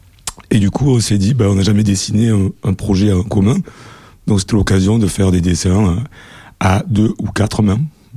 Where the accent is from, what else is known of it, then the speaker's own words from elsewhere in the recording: Provence-Alpes-Côte d'Azur, France; Alors moi j'ai bien du Texas de la France, c'est-à-dire la Camargue, un endroit rempli de fachos, intégristes, en ce moment ils votent au Front National, comme beaucoup de gens en France d'ailleurs. Et j'ai grandi là, au milieu des marécages, dans un endroit où ça pue.